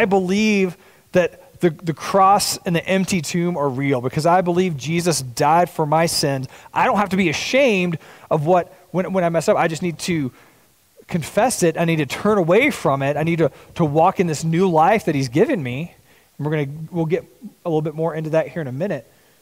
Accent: Texas, United States; I'm from Texas, which is a Texas problem, and we're all working on it collectively as a unit.

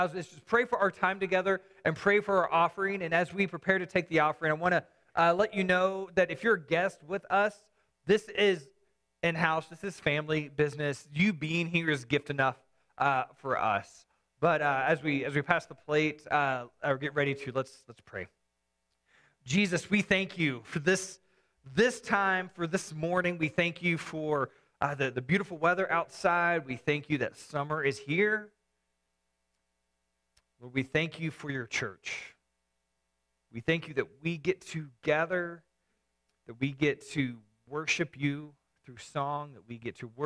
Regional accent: the South, United States; I grew up in the South

